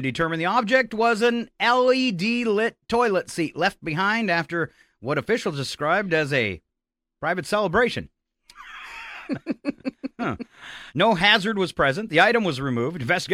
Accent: North Dakota, United States; because, you know, we grew up in North Dakota, small town for those who don't know.

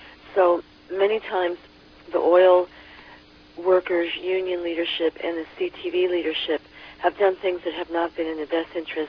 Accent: San Francisco, California, United States; I'm from San Francisco.

